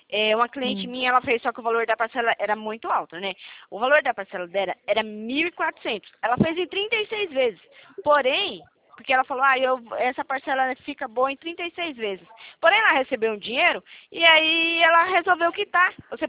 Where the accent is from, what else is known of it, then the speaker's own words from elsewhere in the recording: Itatiba, São Paulo, Brazil; Eu sou de Itatiba, São Paulo